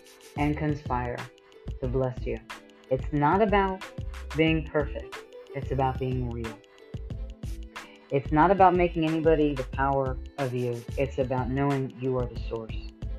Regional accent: New York, United States; also born or lived in California; And I'm from California and I did that. Or at least I lived in California for 20 years. Actually from New York, since I'm talking about not lying.

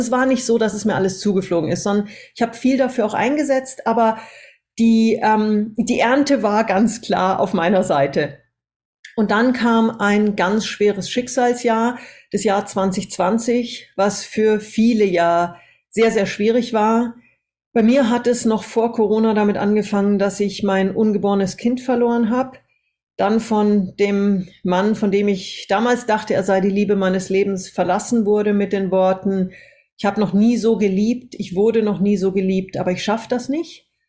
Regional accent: Munich, Bavaria, Germany; born there; Als Münchner Kindl geboren, in 6 verschiedenen Ländern gelebt

